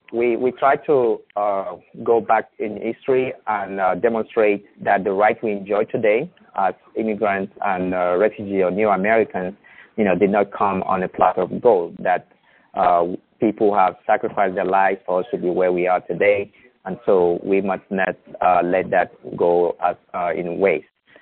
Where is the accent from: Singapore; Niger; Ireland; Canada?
Niger; I am originally from Niger, West Africa.